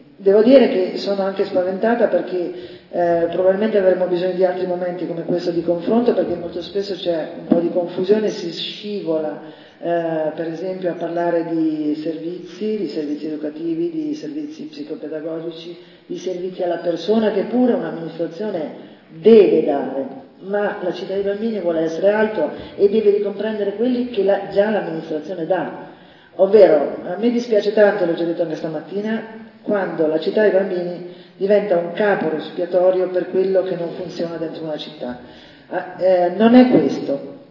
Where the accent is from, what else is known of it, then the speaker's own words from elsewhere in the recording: Parma, Emilia-Romagna, Italy; io sono di Parma, però ho lavorato 20 anni in una città dove i brand contano